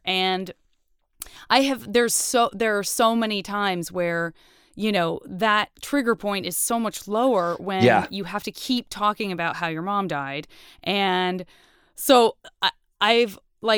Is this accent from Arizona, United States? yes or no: yes; Arizona, United States; A lot of people think I'm from the Midwest or I'm Canadian. I'm from Arizona.